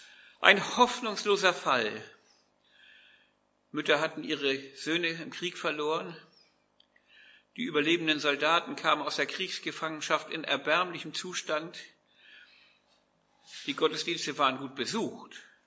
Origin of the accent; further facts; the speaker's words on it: Flintbek, Schleswig-Holstein, Germany; lade ich euch in die Kirche in meinem Heimatdorf ein. Gäste und Spaziergänger besichtigten und besuchten sie in Flintbek bei Kiel.